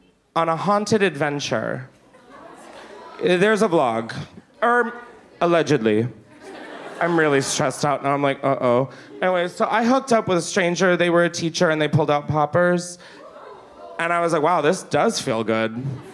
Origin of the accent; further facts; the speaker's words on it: Delaware, United States; I went up to him because I'm from Delaware, so celebrities were top of the priority.